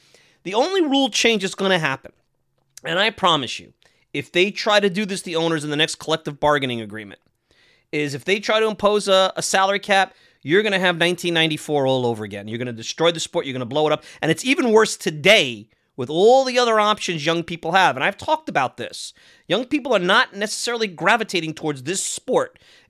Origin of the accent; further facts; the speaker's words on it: New York, United States; I mean, as a New Yorker, I don't live in the city. I know you guys in the city get hit with the city stuff, but it's their high taxes out here.